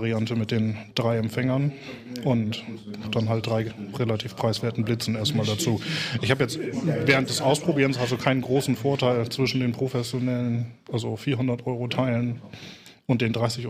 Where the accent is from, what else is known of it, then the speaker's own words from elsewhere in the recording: Bremen, Germany; Ich komme ja aus Bremen.